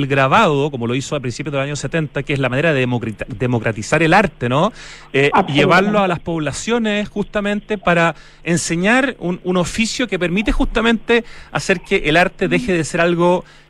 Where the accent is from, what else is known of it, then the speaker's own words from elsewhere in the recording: Santiago, Santiago Metropolitan Region, Chile; para los que somos santiaguinos y no conocemos